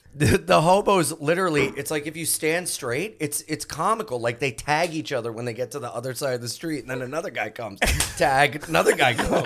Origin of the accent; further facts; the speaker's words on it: Delaware, United States; now in New York, United States; I'm from Delaware.